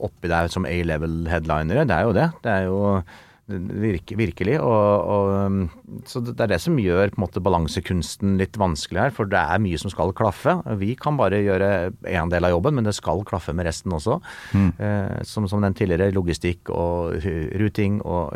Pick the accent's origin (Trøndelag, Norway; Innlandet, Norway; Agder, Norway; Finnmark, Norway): Innlandet, Norway; Kongsvinger; den som spilles på fotballstadion og sånn hjemme på Kongsvinger